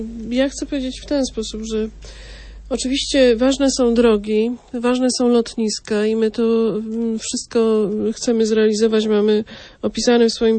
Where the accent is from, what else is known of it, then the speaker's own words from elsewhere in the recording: southern Poland, Poland; Ja też jestem z południa Polski.